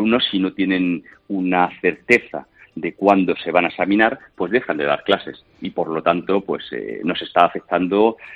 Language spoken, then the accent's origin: Spanish; Murcia, Region of Murcia, Spain; yo soy de Murcia, en Murcia ahora con el tema de educación